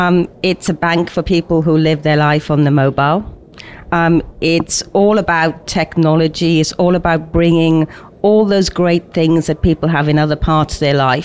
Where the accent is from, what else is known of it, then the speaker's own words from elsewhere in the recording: Wales, United Kingdom; I grew out in South Wales in the UK. I went to the local school. I was an only child of sort of older parents.